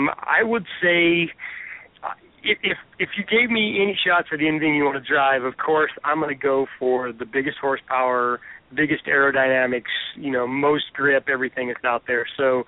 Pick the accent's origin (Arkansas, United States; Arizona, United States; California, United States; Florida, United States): Florida, United States; Oh, you know, I'm from South Florida here. I've been here resident, you know, for 20 years now.